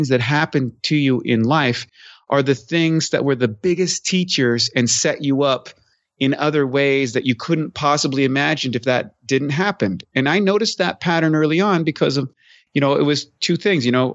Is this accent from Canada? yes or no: yes; Canada; Well, I'm from Canada originally, so it's cold.